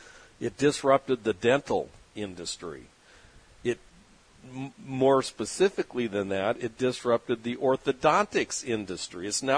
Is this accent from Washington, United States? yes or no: no; San Diego, California, United States; I grew up in San Diego with taco shops on every corner where you can get a nice greasy burrito, breakfast burrito, you know, 24 hours a day, 24/7